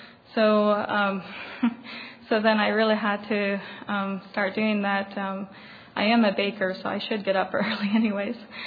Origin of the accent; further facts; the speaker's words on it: Wellman, Iowa, United States; I'm from Wellman, Iowa.